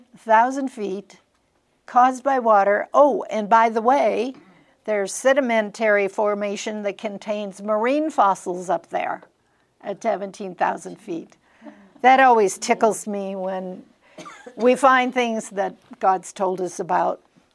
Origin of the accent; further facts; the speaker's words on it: Minnesota, United States; Now, I grew up in Minnesota, and we spend a lot of our holidays in South Dakota on the farms